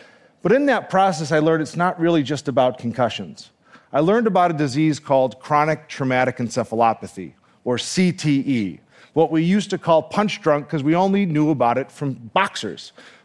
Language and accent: English; Illinois, United States; I grew up outside Chicago